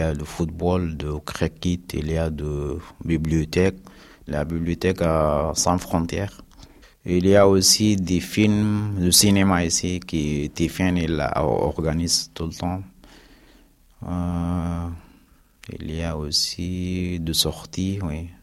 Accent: Sudan; French is a second language; moved away as an adult; now in France; je viens du Soudan, j'ai 30 ans.

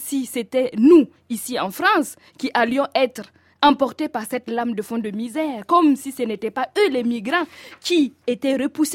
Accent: Burkina Faso; Normalement, chez moi au Burkina Faso, c'est les Sawadogo qui détiennent le pouvoir de faire tomber la pluie. Bon, moi je ne suis pas une Sawadogo, je suis une

